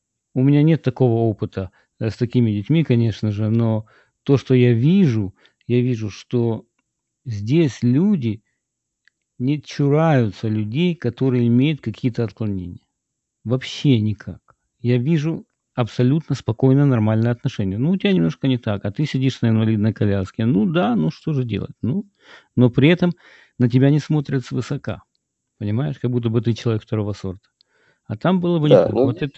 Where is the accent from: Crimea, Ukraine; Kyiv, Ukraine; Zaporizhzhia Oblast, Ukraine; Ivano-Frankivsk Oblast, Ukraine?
Kyiv, Ukraine; moved away; Я сам из Киева, понимаешь?